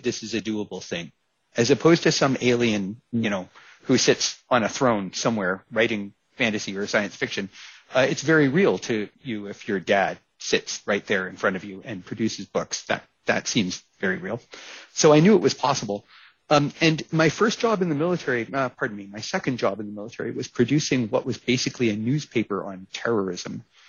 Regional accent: United States; I'm originally American.

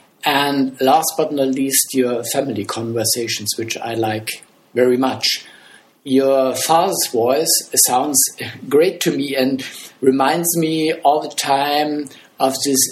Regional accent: Germany; accent: German; English is a second language; I'm from Germany. Probably you have already recognized my German accent, but … isn't really a German name. Yes, you're right. I'm not a German. My citizenship is German, but my nationality is Sorb.

